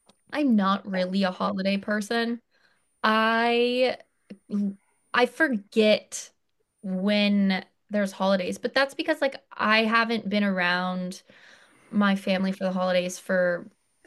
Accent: Ohio, United States; I'm from Ohio, so like I'm used to being really cold.

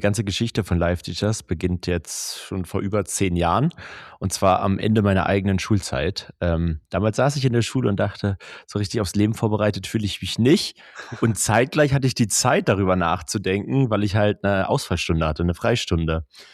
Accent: Berlin, Germany; ich bin selber Berliner, also Berlin-Neuköllner sogar

